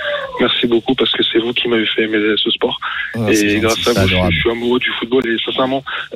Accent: Paris, Île-de-France, France; Pourtant, je suis parisien. Je suis un pur parisien.

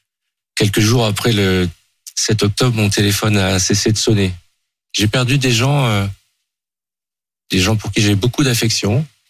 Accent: France; Je suis devant vous en tant que Français, citoyen et juif.

